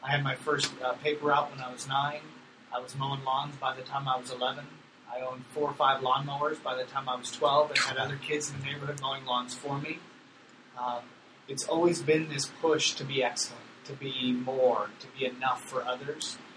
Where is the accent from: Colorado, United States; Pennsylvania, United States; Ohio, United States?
Colorado, United States; Aurora; I grew up in Aurora, and those were my stomping grounds.